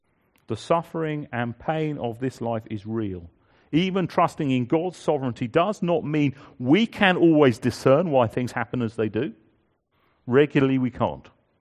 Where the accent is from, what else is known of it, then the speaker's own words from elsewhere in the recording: Guildford, South East England, United Kingdom; I remember one of the youth group leaders in the church I grew up in Guildford